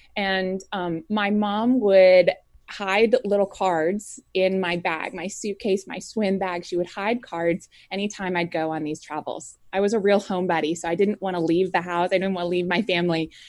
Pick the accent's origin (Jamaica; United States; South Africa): United States; Washington, D.C. area; I grew up in the suburbs with two older siblings, an older sister, older brother, wonderful parents. We were raised in the Catholic faith.